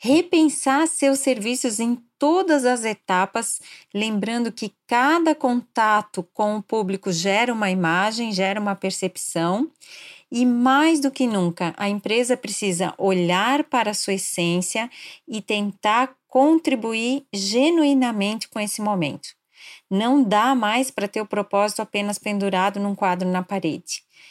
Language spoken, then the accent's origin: Portuguese; Blumenau, Santa Catarina, Brazil; born there; nasci em Blumenau e atualmente moro aqui na cidade.